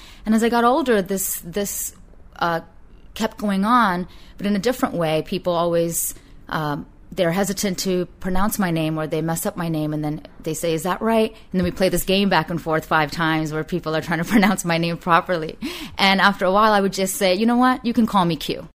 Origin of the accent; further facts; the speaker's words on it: New York City, New York, United States; it's not only regarding my traditional Indian parents and being in an Indian household, but also growing up in the Bronx, which is, has its own very urban culture.